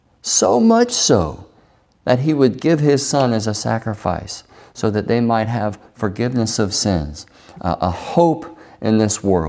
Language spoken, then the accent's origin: English; the South, United States; I grew up in the South, and I could probably spend a lot of time telling you stories from my own experience